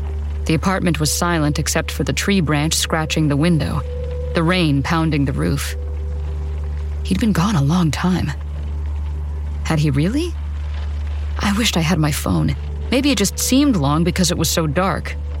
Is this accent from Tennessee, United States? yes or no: no; Ohio, United States; He thought it was funny because I was from Ohio.